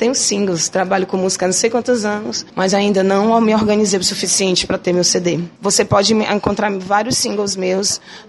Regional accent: Fortaleza, Ceará, Brazil; Sou cearense, nascida e criada aqui, nasci no Papiculi, no Hospital Geral. Sou super daqui, nascida e criada aqui

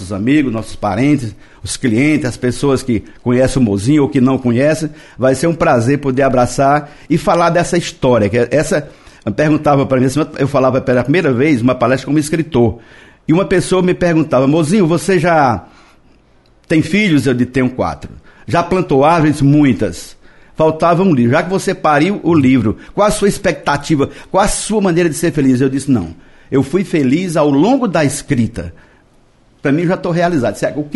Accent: Poço Dantas, Paraíba, Brazil; born there; Poço Dantas, na Paraíba, que foi a cidade onde eu nasci há quase 50 anos, 60 anos.

